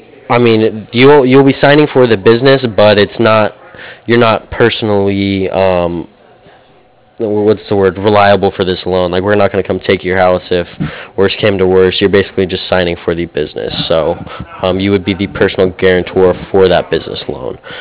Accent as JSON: {"language": "English", "town": "Boise", "region": "Idaho", "country": "United States", "said": "I'm from Boise, Idaho, and I know BSU's up there this weekend."}